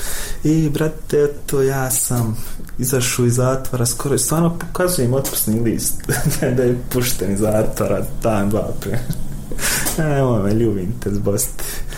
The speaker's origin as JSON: {"language": "Serbian", "town": "Srebrenica", "region": "Republika Srpska", "country": "Bosnia & Herzegovina", "said": "ja sam iz Srebrenice."}